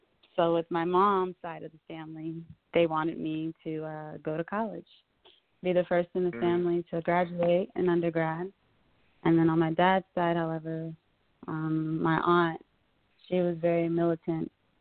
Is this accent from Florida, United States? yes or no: yes; Palm Bay, Florida, United States; also born or lived in Rockledge; Well, I was born in Rockledge, but I grew up in Palm Bay, Florida.